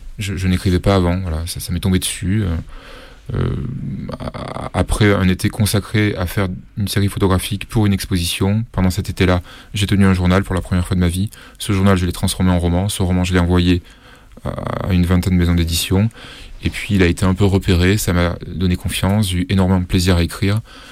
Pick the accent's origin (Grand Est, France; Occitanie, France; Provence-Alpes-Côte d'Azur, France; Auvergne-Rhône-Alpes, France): Provence-Alpes-Côte d'Azur, France; Avignon; Ma première exposition photo, c'était dans ma ville natale à Avignon.